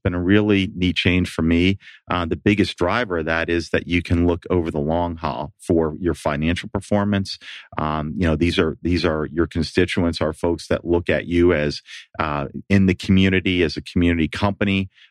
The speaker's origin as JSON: {"language": "English", "town": "Pittsburgh", "region": "Pennsylvania", "country": "United States", "tie": "born or raised there", "also_born_or_lived": "Denver / Washington, D.C.", "said": "And I grew up in Pittsburgh and moved a number of places. I moved out west to Denver, moved back to Washington, D.C., and spent the first 20 ye"}